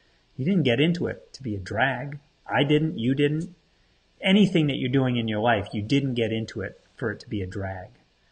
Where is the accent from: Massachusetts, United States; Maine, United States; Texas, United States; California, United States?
Maine, United States; So I'm from Maine, grew up being a big Celtics fan.